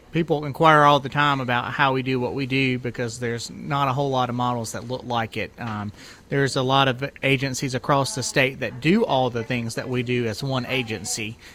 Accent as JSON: {"language": "English", "town": "Chester", "region": "South Carolina", "country": "United States", "said": "I'm from Chester. That's where I live at."}